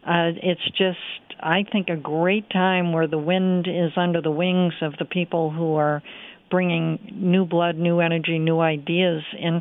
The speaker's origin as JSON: {"language": "English", "region": "Massachusetts", "country": "United States", "tie": "born or raised there", "said": "I actually went back to my home state of Massachusetts to work in her campaign."}